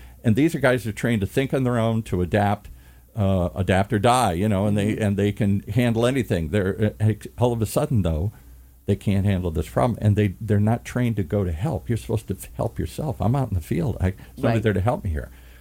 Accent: Midwest, United States; And I came from the Midwest.

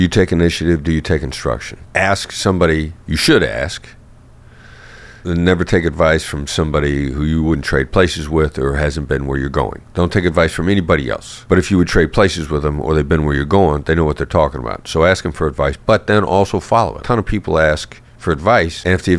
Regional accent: Iowa, United States; I grew up in Iowa, small town Iowa boy

